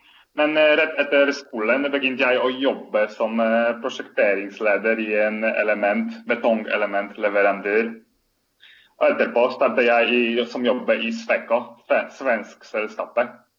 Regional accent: Poland; Swedish is a second language; moved away as an adult; now in Norway; Så jag kommer upprinnligen från Polen. Jag har studerat i Gdańsk och Bruer an min egentliga specialisering. 6 år sedan flyttade jag till Norge. Jag har studerat på NTNU i Trondheim.

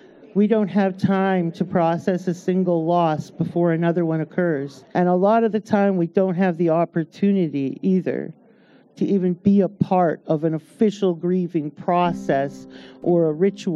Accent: Saskatchewan, Canada; I come from Saskatchewan.

